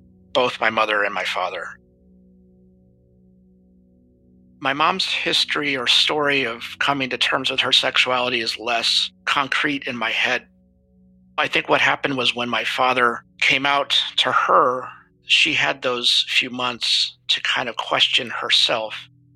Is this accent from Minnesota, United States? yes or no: yes; St. Paul, Minnesota, United States; also born or lived in Oklahoma / Columbia, Missouri; I was born in Oklahoma, and then we moved to Columbia, Missouri, where my brother was born. And then we moved to a suburb of St. Paul in Minnesota.